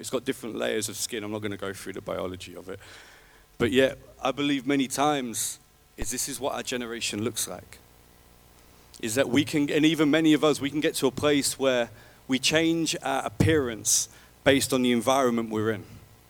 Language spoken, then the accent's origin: English; Scarborough, Yorkshire and the Humber, United Kingdom; He lived miles and miles away. I was from Scarborough, and my dad was from London.